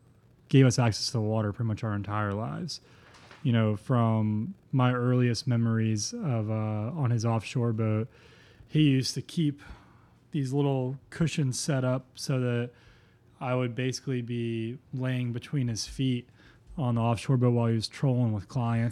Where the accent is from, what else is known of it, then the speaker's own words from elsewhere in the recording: Florida, United States; Yeah, man. It was super incredible. We live on a 2x4 mile island.